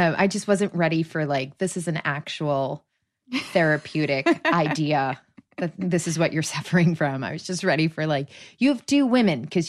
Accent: Long Island, New York, United States; So I grew up on Long Island and I went to a fancy schmancy private school.

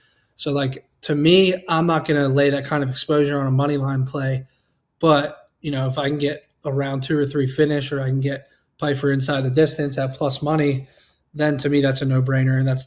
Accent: Pennsylvania, United States; Yeah, I'm a big Philly guy, too. I grew up in Pennsylvania.

